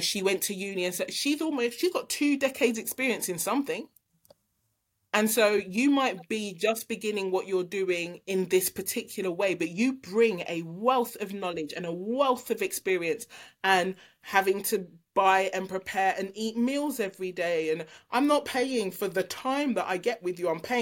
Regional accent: Nigeria; I'm a Nigerian girl.

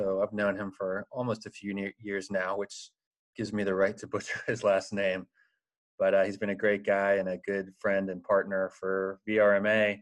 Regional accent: United States; accent: Yankee American; I just butchered your last name with my Yankee American accent.

